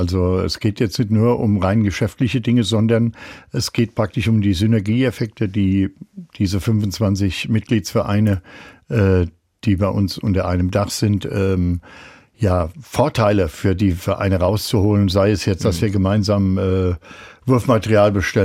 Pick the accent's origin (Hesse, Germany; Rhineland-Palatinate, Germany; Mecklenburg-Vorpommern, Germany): Rhineland-Palatinate, Germany; Mainz; Da ist eine Bank und ich bin ja gebürtiger Hechtsheimer.